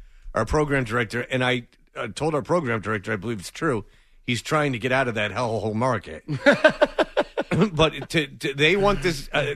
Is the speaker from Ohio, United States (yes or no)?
no; Pittsburgh, Pennsylvania, United States; born there; I was born in Pittsburgh.